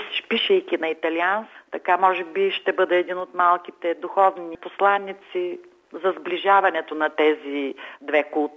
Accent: Rhodopes, Bulgaria; born there; also born or lived in Vratsa; Аз съм родопчанка по рождение, нищо, че съм живяла и работила дълги години във Враца.

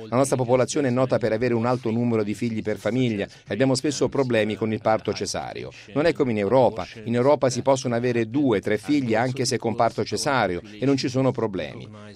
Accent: Bethlehem, West Bank, Palestine; io vengo da Betlemme e sono cristiano

